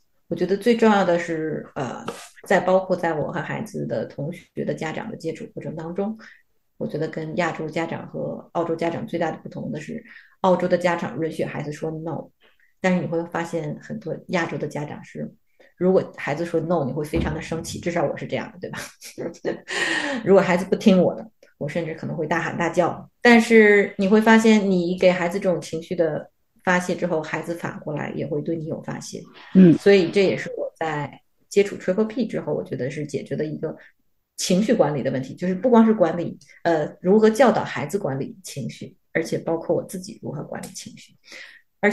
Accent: China; 我是在中国长大并出生的，所以接受的是中国的家庭教育。

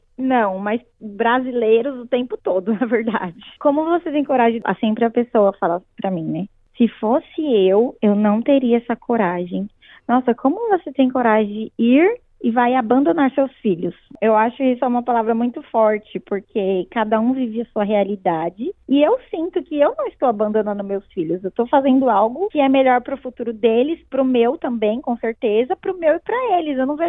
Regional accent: Brazil; moved away as an adult; now in Australia; desde que eu saí do Brasil, eu tinha isso em mente, de seguir esse caminho. E, assim, é como um sonho para mim estudar isso aqui na Austrália também.

